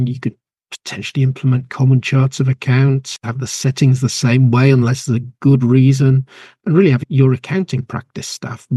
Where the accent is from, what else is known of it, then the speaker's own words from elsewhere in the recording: North East England, United Kingdom; accent: Geordie; being a Geordie up in the Northeast